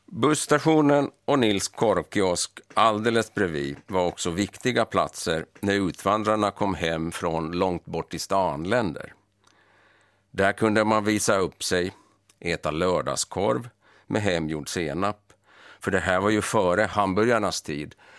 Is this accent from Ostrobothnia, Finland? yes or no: yes; Närpes, Ostrobothnia, Finland; also born or lived in Turku / Pargas / Vaasa / Oravais; Jag är född i Åbo och bodde som liten i Pargas, Vasa och Oravais. Men jag kom att växa upp den längsta tiden i Närpes. Med en far ifrån Lappfjärd och Vörå och en mor ifrån Borgå